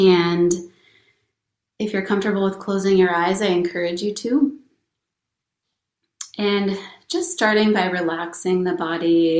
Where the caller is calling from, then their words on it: Rochester, Minnesota, United States; And I'm coming from Rochester, Minnesota. I used to live up in Minneapolis, and now I live down in Rochester.